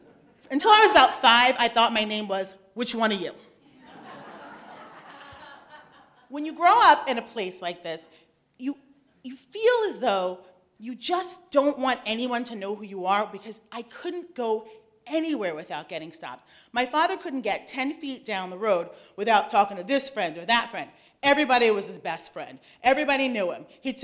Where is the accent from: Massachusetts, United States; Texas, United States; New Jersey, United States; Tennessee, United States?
New Jersey, United States; Hoboken; My dad was a cop. Now, growing up in Hoboken with your father as a cop, everybody knows who he is, everybody knows who you are.